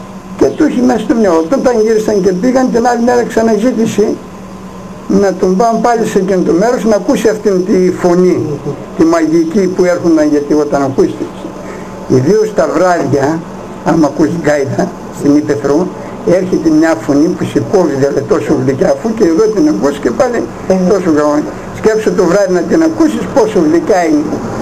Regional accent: Didymoteicho, Eastern Macedonia and Thrace, Greece; Εγώ γεννήθηκα εδώ στο Δημότυχο το 1926.

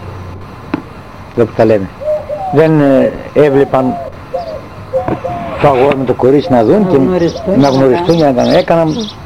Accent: Ano Kerdyllia, Central Macedonia, Greece; born there; also born or lived in Drama; Εγώ είμαι από τα Άνω Κερδίλα. Εκεί έχω γεννηθεί.

